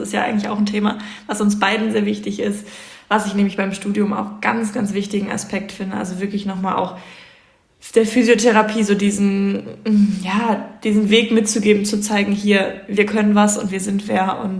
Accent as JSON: {"language": "German", "town": "Göttingen", "region": "Lower Saxony", "country": "Germany", "said": "Ich komme ja aus Göttingen und ich habe mich einfach nur in Göttingen beworben, weil es das hier halt gab."}